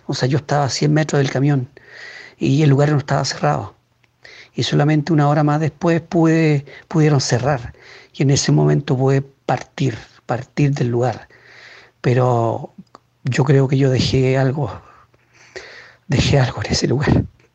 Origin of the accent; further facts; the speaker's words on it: Chile; moved away as an adult; now in Nice, France; como chileno, como francés, van a ser más de 27 años en Francia, como coreógrafo, como artista, como docente, como animador. He trabajado mucho con niños y el hecho de vivir en Nice